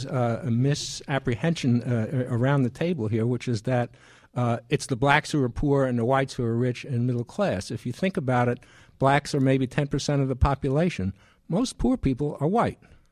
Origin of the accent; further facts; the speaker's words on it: Portland, United States; I'm from Portland.